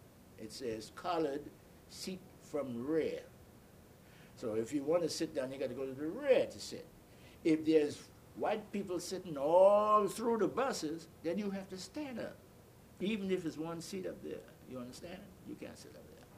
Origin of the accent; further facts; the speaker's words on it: Crooked Island, Bahamas; also born or lived in Nassau; At an early age, my mother sent me to an island about 365 miles away from Nassau called Crooked Island, C-R-O-O-K-E-D Island.